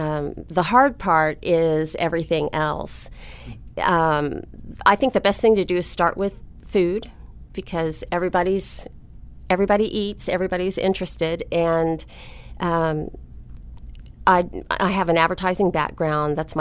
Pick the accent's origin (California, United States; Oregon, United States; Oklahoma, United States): Oklahoma, United States; Oklahoma City; Well, you know, I'm from Oklahoma City originally